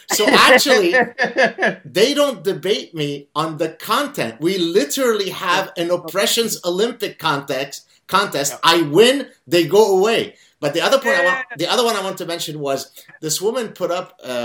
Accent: Lebanon; I'm from Lebanon, brown man, I'm Jewish, I am overweight

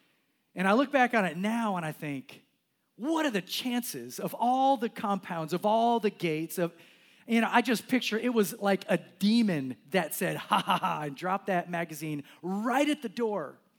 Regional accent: Kenya; born there; I was born in Africa. I was born in Kenya, a missionary kid.

